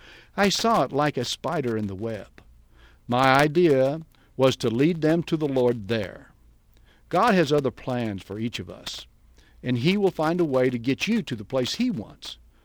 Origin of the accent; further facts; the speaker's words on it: Vincennes, Indiana, United States; I had a business to run and a family to raise in my hometown of Vincennes, Indiana, like my parents and grandparents had done.